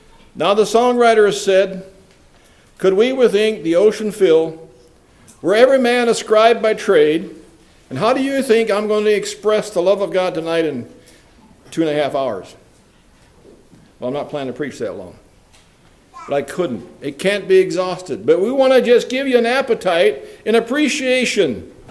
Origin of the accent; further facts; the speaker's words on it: Indiana, United States; Just as a basis of introduction, yes, we're from Southern Indiana, the Mount Joy congregation.